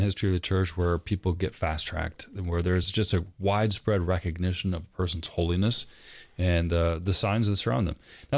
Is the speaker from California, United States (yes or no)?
no; Iowa, United States; We had lots of skunks around us where I grew up in Iowa, but they do stink, so you don't want to get